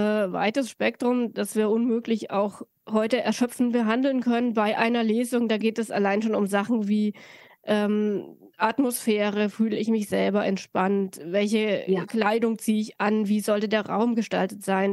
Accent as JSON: {"language": "German", "region": "Bavaria", "country": "Germany", "also_born_or_lived": "Middle Franconia", "said": "Ja, ich komme aus Franken, war in Mittelfranken, später komme eigentlich aus Oberfranken und Bayern"}